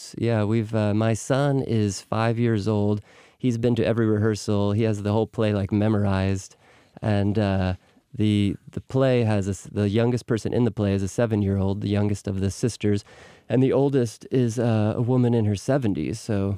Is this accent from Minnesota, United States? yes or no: no; Michigan, United States; Michigan. Right on Lake Erie.